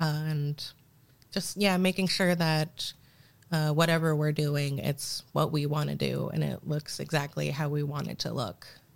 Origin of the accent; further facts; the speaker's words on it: Portland, Oregon, United States; a club that's been around forever and I've never been to, and I'm born and raised in Portland.